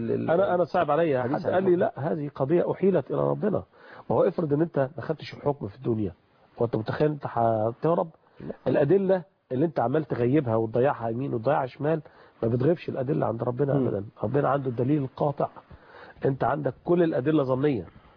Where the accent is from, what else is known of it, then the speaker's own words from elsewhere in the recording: Egypt; عندنا في مصر